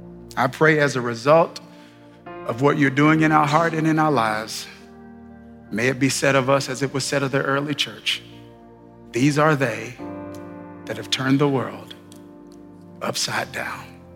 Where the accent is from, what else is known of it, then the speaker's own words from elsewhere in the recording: Mississippi, United States; You know, I grew up in Mississippi, and it's kind of like the Bible Belt in some sense.